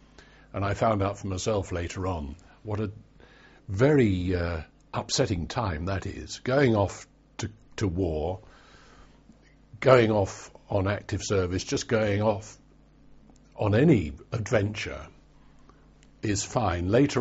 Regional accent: Walton-on-Thames, South East England, United Kingdom; born there; Well, I was born in Walton-on-Thames, Surrey, in the Cottage Hospital, at midnight between February 7th and February 8th, 1940.

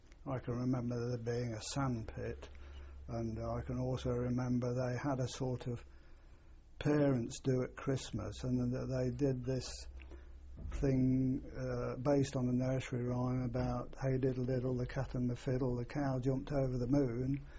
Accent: Leicester, East Midlands, United Kingdom; born there; I was born in Leicester on the 9th of December 1924.

